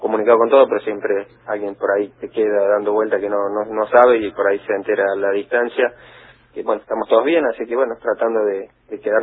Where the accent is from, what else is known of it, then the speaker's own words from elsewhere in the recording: Córdoba, Argentina; De Córdoba capital.